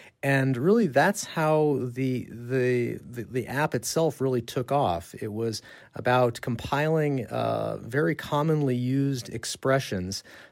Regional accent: New Mexico, United States; I'm from the United States, from the state of New Mexico, and my colleague is from Prague.

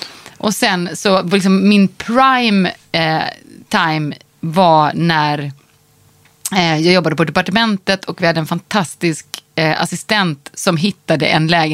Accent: Gothenburg, Västra Götaland County, Sweden; Det är fruktansvärt roligt för mig som göteborgare.

